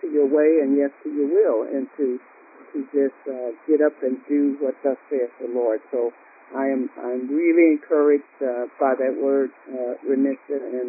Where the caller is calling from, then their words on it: Wisconsin, United States; I am also calling from Wisconsin